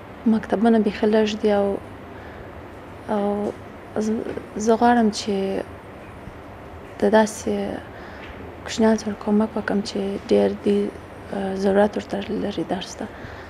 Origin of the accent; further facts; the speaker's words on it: Badghis, Afghanistan; also born or lived in Pakistan; او زه د بادغیس ولایت څخه یم، او ژوند مې په پاکستان کې تیر کړ دی.